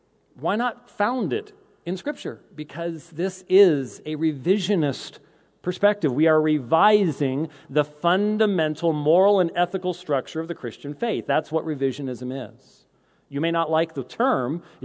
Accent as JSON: {"language": "English", "region": "Scotland", "country": "United Kingdom", "said": "I'm Scottish"}